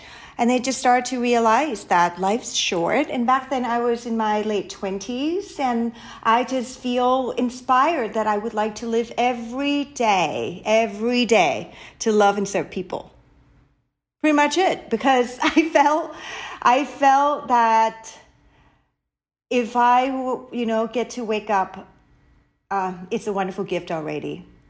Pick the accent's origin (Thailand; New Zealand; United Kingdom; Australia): Thailand; now in United States; I grew up in Thailand, so we have a lot of street food. We have, we live in an extended family type kind of, you know, household. My grandma lived with us.